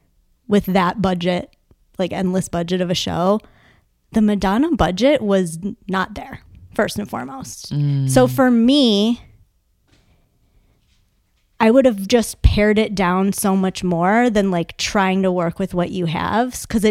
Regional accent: Detroit, Michigan, United States; I am a girl from Detroit who went to gay clubs

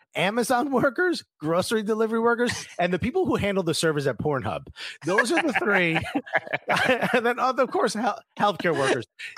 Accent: Newark, New Jersey, United States; But, born and raised in Newark, New Jersey, myself, okay?

